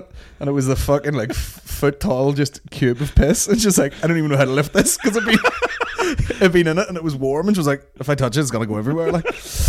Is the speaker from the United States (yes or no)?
no; England, United Kingdom; I'm English, mate.